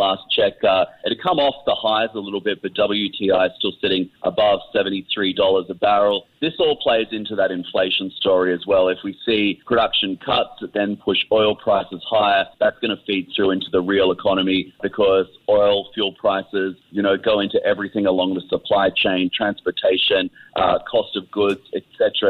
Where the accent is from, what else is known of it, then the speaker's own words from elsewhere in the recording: Australia; I know as an Australian